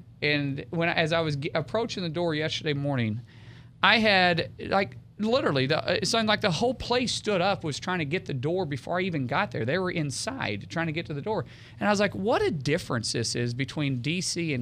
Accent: Oklahoma, United States; But I took it for granted until I came back, and I realized it, and I was like, man, glad I'm from Oklahoma.

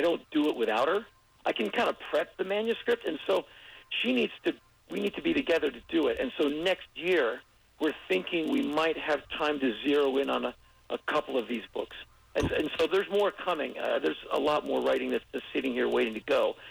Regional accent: United States; And I said, you know, sir, I come from America.

